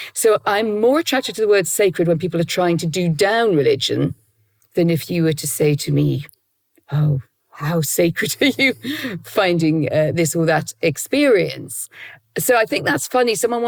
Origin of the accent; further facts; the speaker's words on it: North East England, United Kingdom; So I grew up in, as you say, very much in a Roman Catholic world, in my education, in my household.